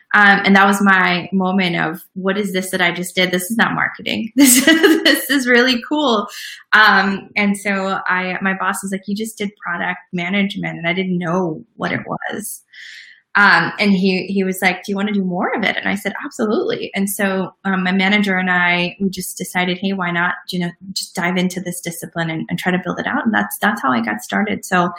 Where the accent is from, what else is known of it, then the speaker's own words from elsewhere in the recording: New York, United States; I always figured that finance was the right thing to do. Being a New Yorker, that's where the money is, that's where the excitement is.